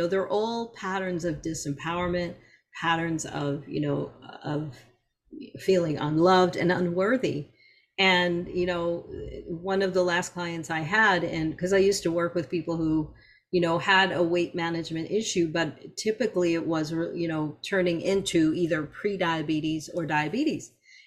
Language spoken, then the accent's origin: English; New York, United States; a lot of my friends are East Coast. I'm from New York. And so I just kind of lost touch with people.